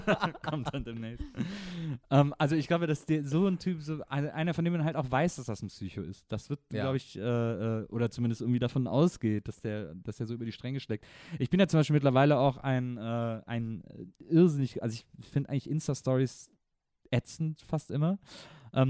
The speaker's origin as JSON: {"language": "German", "region": "North Rhine-Westphalia", "country": "Germany", "tie": "born or raised there", "lives_now": "Berlin, Germany", "said": "Ich bin ja in Westdeutschland groß geworden. Ich bin ja im Rheinland groß geworden, zwischen Köln und Bonn in so einem kleinen Städtchen."}